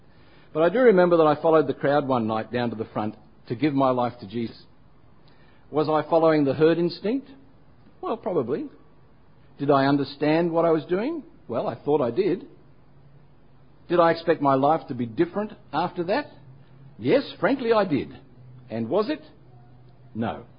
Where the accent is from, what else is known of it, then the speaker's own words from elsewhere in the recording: Parramatta, New South Wales, Australia; born there; I was born in Parramatta in New South Wales, about three blocks from where my convict forebear, Richard, once had a saddler's business.